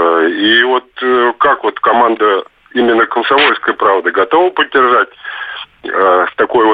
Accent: Moscow, Russia; Я из Москвы.

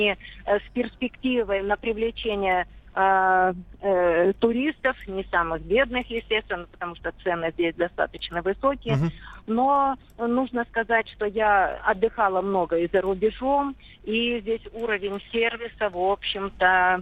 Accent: Moscow, Russia; я из Москвы.

